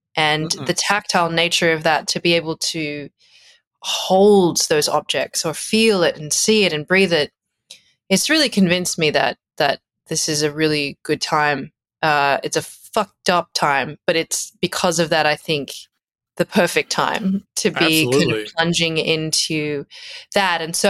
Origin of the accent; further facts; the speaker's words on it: Australia; accent: Australian; now in United States; So you can probably tell by my accent, I'm Australian, and I've lived in the US for, gosh, since 2010, so 15 years.